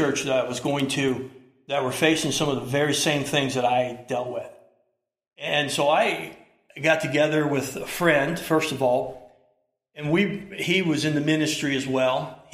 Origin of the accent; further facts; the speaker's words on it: Ohio, United States; I'm from Southern Ohio, so I could be anything.